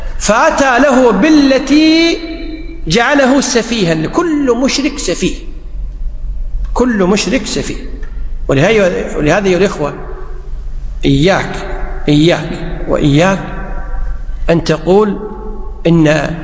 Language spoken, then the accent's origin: Arabic; Kuwait; هنا الآن فرعون بالعامية عندنا بالكويت يقول توهق